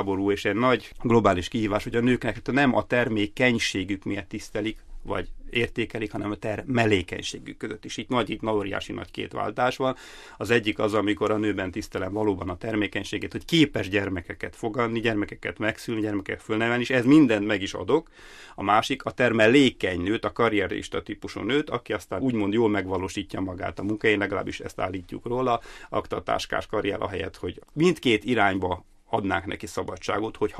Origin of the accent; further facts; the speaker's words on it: Hungary; Nekem, mint magyar szakembernek az volt a feladatom, hogy a magyarországi szakemberképzést, a szülésznőgyógyász képzést tekintsem át